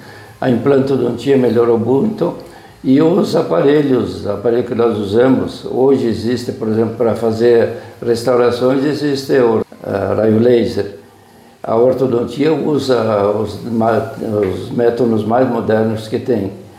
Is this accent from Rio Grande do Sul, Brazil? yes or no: yes; Alto Alegre, Rio Grande do Sul, Brazil; also born or lived in São Carlos; now in Campos Borges, Brazil; eu sou natural de Alto Alegre, saí para estudar e fiz a faculdade ali.